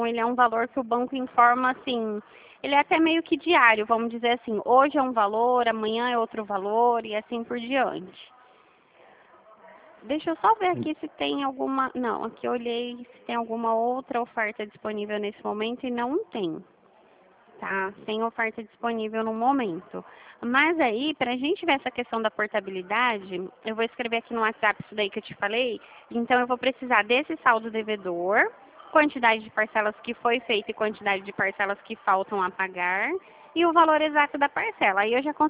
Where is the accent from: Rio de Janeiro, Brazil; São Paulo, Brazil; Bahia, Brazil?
São Paulo, Brazil; Dracena; eu sou do estado de São Paulo e a minha cidade é Dracena.